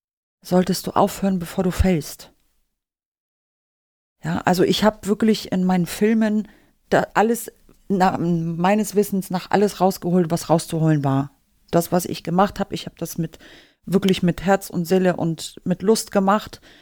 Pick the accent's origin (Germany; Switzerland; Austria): Germany; Northern Germany; Also ich bin ja aus dem Norden